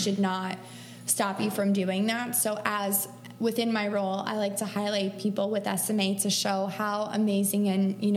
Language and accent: English; New Jersey, United States; women from all around New Jersey, my home state